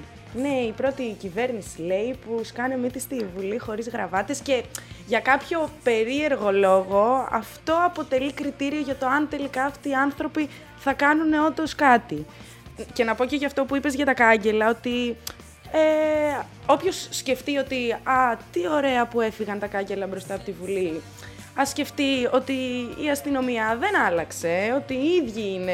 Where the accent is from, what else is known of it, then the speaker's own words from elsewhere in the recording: Arta, Epirus, Greece; γιατί είμαι και εγώ από την Άρτα.